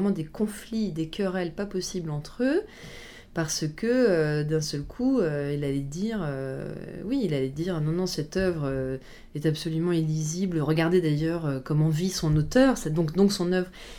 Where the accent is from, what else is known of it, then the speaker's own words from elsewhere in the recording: New Caledonia; Moi, je viens de Nouvelle-Calédonie, et en Nouvelle-Calédonie, on était une bande de copains au collège et au lycée.